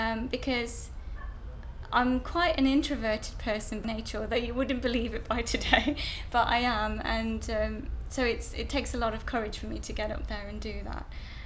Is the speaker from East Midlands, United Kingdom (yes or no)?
yes; East Midlands, United Kingdom; I'm 27, and I'm from Leicestershire.